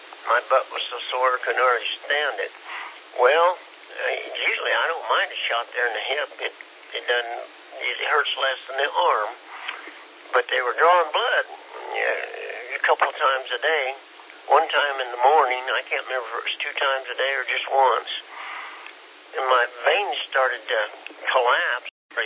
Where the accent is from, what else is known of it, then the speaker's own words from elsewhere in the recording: Kansas, United States; I'm from Kansas. I'm a little slow.